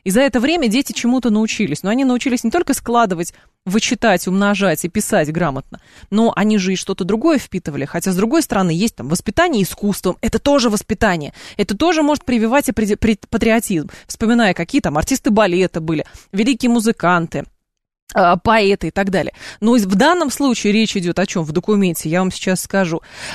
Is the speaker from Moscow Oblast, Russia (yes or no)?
yes; Lyubertsy, Moscow Oblast, Russia; Я дитя 90-х. Более того, я из Люберец.